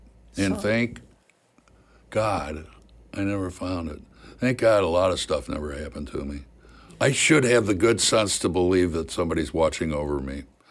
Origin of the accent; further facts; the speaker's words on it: Missouri, United States; moved away as an adult; I'm a hick from Missouri coming in and gosh.